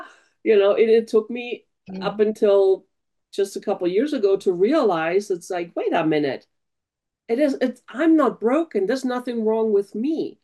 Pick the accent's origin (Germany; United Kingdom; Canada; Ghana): Germany; English is a second language; now in United States; I grew up in Germany like you, and English is my second language